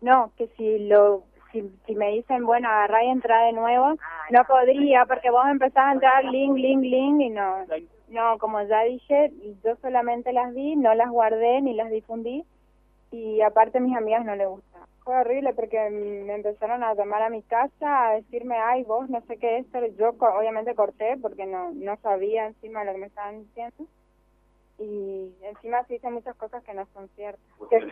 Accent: Posadas, Misiones, Argentina; tengo 24 años, soy acá de Posadas, siempre viví acá. Viví toda mi vida en Villa Cabello, hace unos años me mudé con mi familia a Villa Sarita.

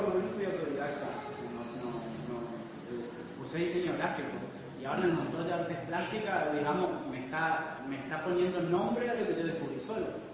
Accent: Oberá, Misiones, Argentina; Como soy de Oberá, mi barrio, al frente de mi casa, a 20 metros era el monte. Me crié haciendo chozas

